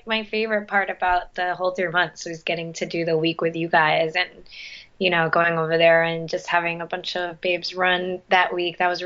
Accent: New York City, New York, United States; Yep. Born and raised in New York City.

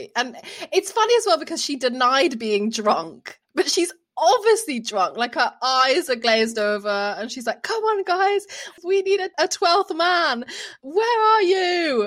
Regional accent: Birmingham, West Midlands, United Kingdom; Although I grew up in Birmingham

